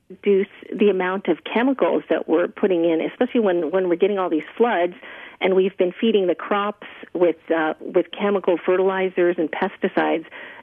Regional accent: New York City, New York, United States; now in Northern California, United States; However, I am originally from New York City. I'm a Manhattanite. Grew up in an apartment building.

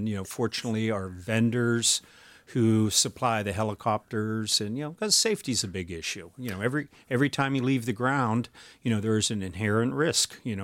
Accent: Steubenville, Ohio, United States; So 1 week covering the ER where I grew up in Steubenville, Ohio, it was that model in our hospital.

